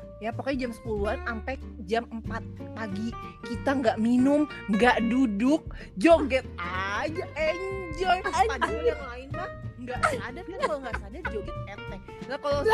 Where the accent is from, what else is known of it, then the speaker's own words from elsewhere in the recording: Jakarta, Indonesia; Gue orang Jakarta, masih polos yang juga gak tahu lah itu tempat apa.